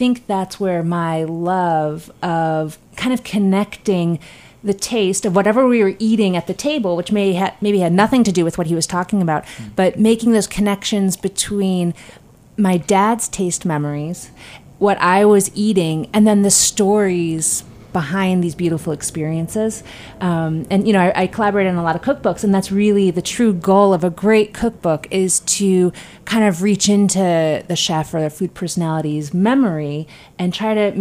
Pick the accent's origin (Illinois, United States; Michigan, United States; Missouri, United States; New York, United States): Illinois, United States; Chicago; You know, I grew up in Chicago, so there's a lot of different ethnic cuisines to try out.